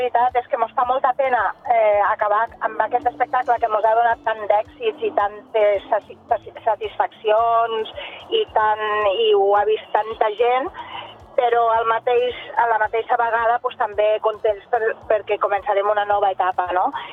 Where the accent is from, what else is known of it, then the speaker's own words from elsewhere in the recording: L'Aldea, Catalonia, Spain; som molt internacionals i hem recorregut tot el món, però bueno, per nosaltres, casa nostra és l'Aldea, som Terres de l'Ebre